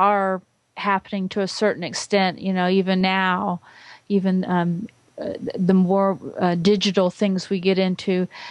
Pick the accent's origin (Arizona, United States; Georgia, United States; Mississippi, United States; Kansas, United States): Georgia, United States; from Georgia.